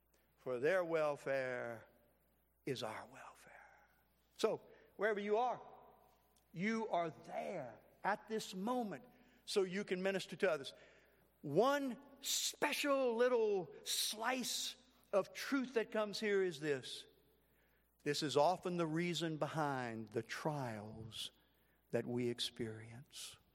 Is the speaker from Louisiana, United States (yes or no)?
yes; Louisiana, United States; I'm Cajun. You probably couldn't tell that. I don't have an accent, but I'm Cajun.